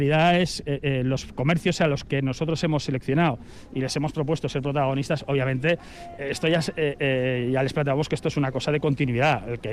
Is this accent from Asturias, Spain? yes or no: no; Barcelona, Catalonia, Spain; El 2% soy yo, porque vengo de Barcelona, que se me ocurrió.